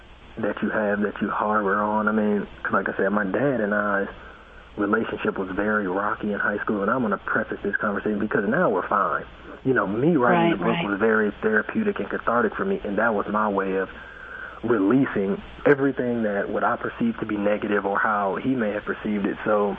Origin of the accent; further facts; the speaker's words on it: Flint, Michigan, United States; But, you know, they came from even worse situations growing up in Mississippi and Arkansas than we did. So when you consider the two places, Flint wasn't so bad.